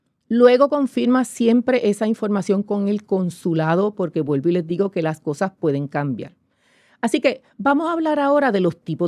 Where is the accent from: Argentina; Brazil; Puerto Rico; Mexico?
Puerto Rico; somos de aquí, practicamos la cultura puertorriqueña, hablamos como puertorriqueños